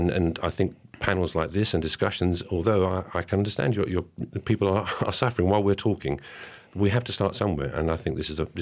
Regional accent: England, United Kingdom; And, you know, I'm an Englishman, so I didn't grow up in this kind of society.

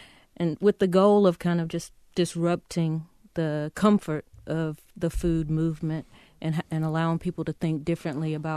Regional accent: Mount Olive, North Carolina, United States; Mount Olive, North Carolina.

